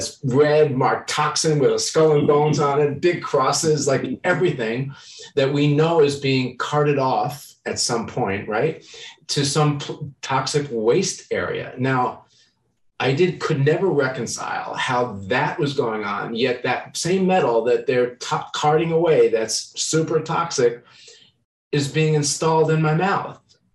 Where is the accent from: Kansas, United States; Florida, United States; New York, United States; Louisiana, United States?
New York, United States; now in Chicago, United States; And I grew up in New York, and then I moved to Chicago.